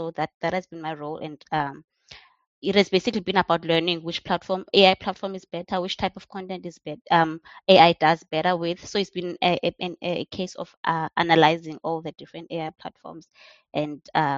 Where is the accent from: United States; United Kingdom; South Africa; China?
South Africa; first language Xhosa; English is a second language; that even with isiXhosa, that is my mother tongue, the way it's spoken in the urban areas is different compared to rural areas.